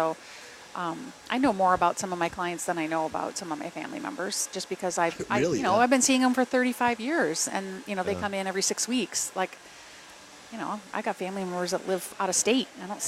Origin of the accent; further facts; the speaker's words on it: Madison, Wisconsin, United States; I mean, I didn't grow up in a small town. I grew up in Madison.